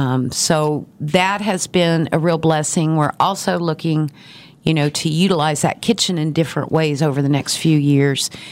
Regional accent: Garden City, Kansas, United States; now in Wichita, United States; I've been in Wichita for 30 years, but I'm originally from Garden City, Kansas.

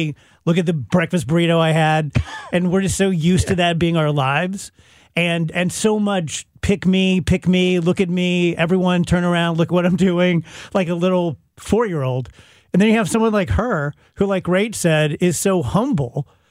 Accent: South Roxana, Illinois, United States; And then just growing up in South Roxana, too.

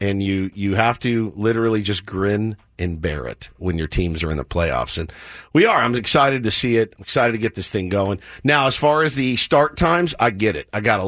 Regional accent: San Francisco, California, United States; I'm from San Francisco. I'm not a Padres fan.

